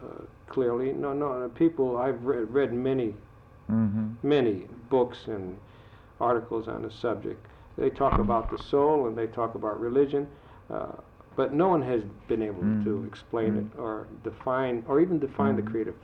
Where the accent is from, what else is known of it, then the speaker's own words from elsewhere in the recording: Waterbury, Connecticut, United States; I grew up in Waterbury.